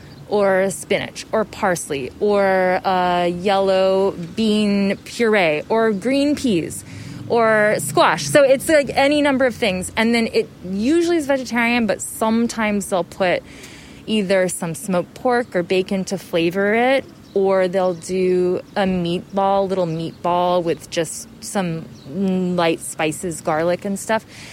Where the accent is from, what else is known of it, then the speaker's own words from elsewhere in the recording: United States; I'm American, Hungarian, I haven't really known very many Hungarians growing up, but it's the only ethnicity that I feel I can grab onto.